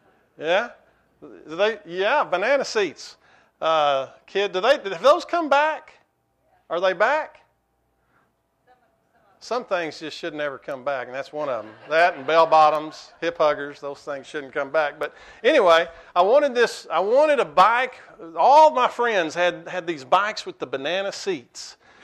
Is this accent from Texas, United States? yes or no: yes; Texas, United States; also born or lived in Winters; I was born in Winters, Texas, and 40 miles south of here. The population cut in half when we left town. But moved here when I was six